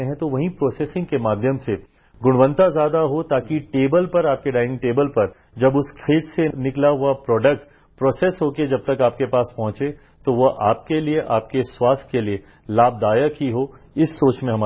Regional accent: Bihar, India; मैं बिहार से आता हूं, बिहार भी एक कृषि प्रधान प्रदेश है

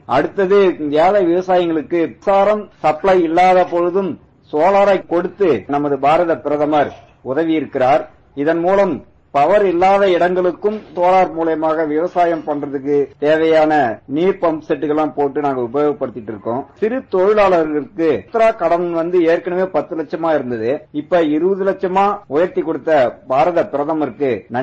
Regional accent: Yamappur, Tamil Nadu, India; நான் யாமப்பூர் கிராமத்தை சேர்ந்தவர், விழுப்புரம் மாவட்டம்.

